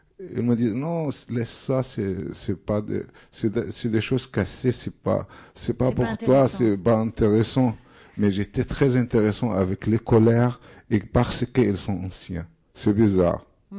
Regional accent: Dakahlia, Egypt; born there; French is a second language; Moi, je suis d'origine des Delta. Et c'est très bizarre que je suis né à Delta, dans un petit village pas loin de Mansoura.

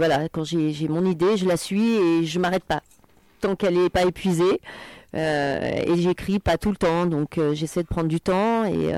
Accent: Djibouti; un récit qui partagera à la fois des souvenirs de mon enfance à Djibouti

